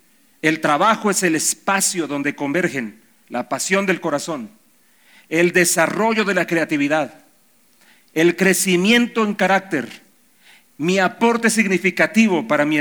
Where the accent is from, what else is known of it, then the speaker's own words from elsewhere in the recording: Bucaramanga, Santander, Colombia; Yo no soy madridista, yo soy bumanguesista. Soy de Bucaramanga.